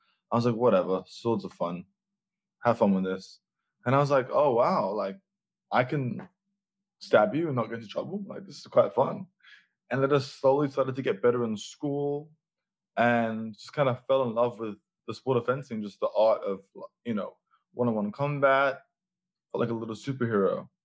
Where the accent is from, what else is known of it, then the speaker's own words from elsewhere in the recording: London, United Kingdom; now in United States; I was born in London, born in between Brixton and Ealing Broadway, which is like kind of outside London.